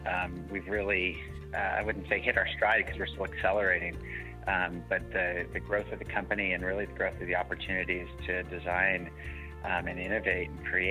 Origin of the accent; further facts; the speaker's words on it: California, United States; So real early days, I grew up in Central Coast, California